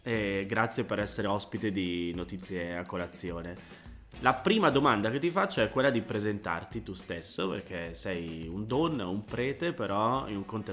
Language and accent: Italian; Busto Arsizio, Lombardy, Italy; Sono tornato nella mia città natale, a Busto Arsizio